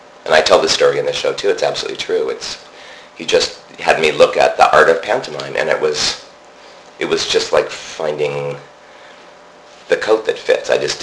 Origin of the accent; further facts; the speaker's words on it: Montana, United States; I grew up in Montana, which is a very big, quiet place.